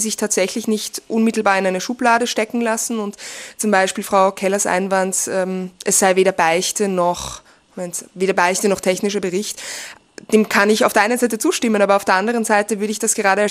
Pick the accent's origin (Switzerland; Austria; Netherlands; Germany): Austria; Vienna; ich komme aus Wien.